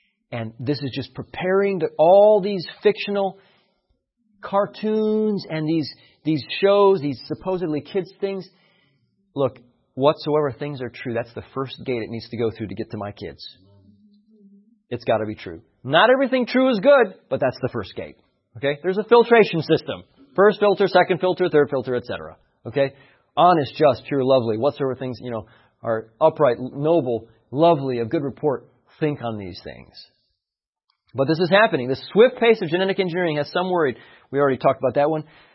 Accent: United States; And, you know, I'm fully American. I love this country.

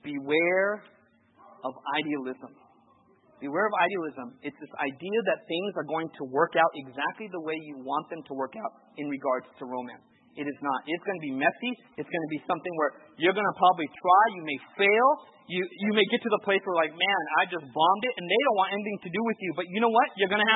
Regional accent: California, United States; I grew up in Orange County.

